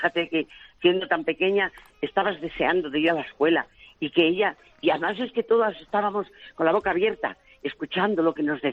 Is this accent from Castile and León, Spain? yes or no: yes; Val de San Lorenzo, Castile and León, Spain; Yo cuando era pequeña vivía en mi pueblo, que se llama Val de San Lorenzo, un pueblo precioso al ladito de Astorga.